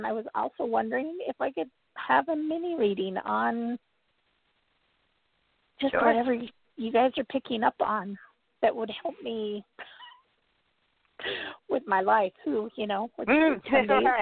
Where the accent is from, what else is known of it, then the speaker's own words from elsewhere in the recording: Utah, United States; I'm from Utah.